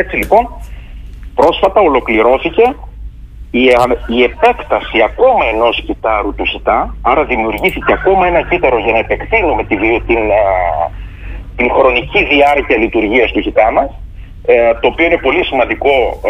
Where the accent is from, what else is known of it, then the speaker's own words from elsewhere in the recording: Potamies, Crete, Greece; Γι' αυτό και το χωριό μου, Υποταμιές, δέχτηκαν εντός των διοικητικών του ορίων